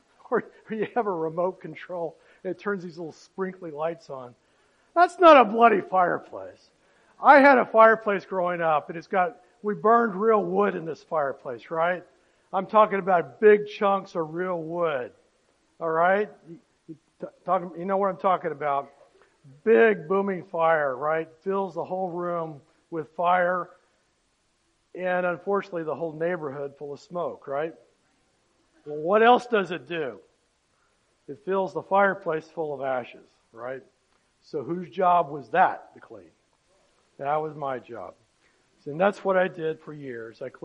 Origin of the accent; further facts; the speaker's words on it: Oklahoma, United States; when I was raised back in Oklahoma, because I was raised in a Baptist church